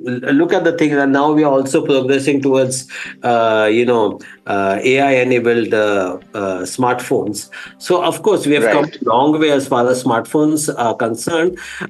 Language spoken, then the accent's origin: English; India; See, being an Indian, obviously, I am bullish on, I'm a techno-optimist. I'm bullish about the prospects of India.